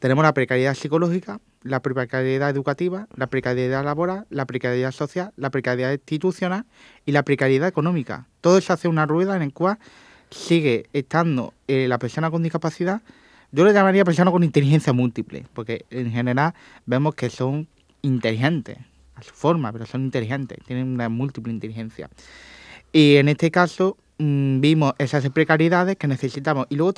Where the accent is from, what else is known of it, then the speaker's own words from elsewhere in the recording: Córdoba, Andalusia, Spain; now in Málaga, Spain; Yo es que soy de Córdoba, ¿vale? Yo soy de Córdoba, pero yo estoy más tiempo ya en Málaga. Uh-huh. Estudio en Málaga por cuestiones de salud y por cuestiones personales.